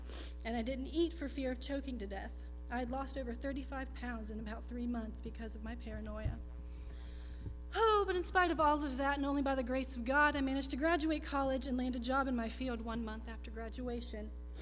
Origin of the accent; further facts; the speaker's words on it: Gladesville, West Virginia, United States; also born or lived in North Carolina; I was born in North Carolina but raised in Gladesville, West Virginia.